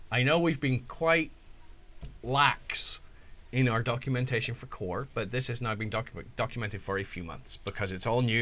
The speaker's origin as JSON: {"language": "English", "country": "United Kingdom", "said": "You have to remember, I'm British"}